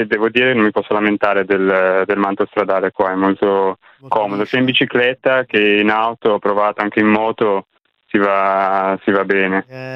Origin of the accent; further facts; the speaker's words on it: Milan, Lombardy, Italy; Sì, sono milanese.